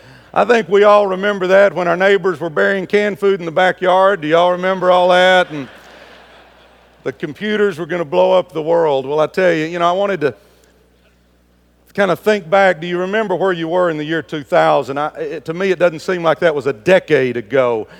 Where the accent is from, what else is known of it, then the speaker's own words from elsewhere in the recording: Dallas, Texas, United States; I grew up in Pleasant Grove in southeast Dallas, and my mom worked in a sewing factory for minimum wage. We were poor, had no dad around.